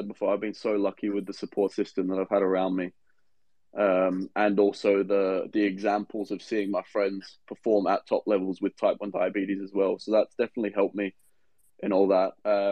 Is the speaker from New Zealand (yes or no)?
yes; New Zealand; growing up in New Zealand at the start of Australia, it was soccer